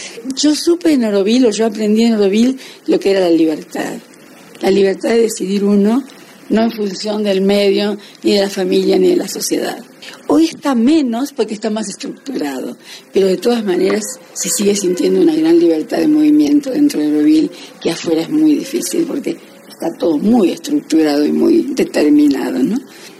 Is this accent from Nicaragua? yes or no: no; Buenos Aires, Argentina; born there; also born or lived in Paris, France; Nací en Buenos Aires, pero siempre sentí el continente como mi espacio.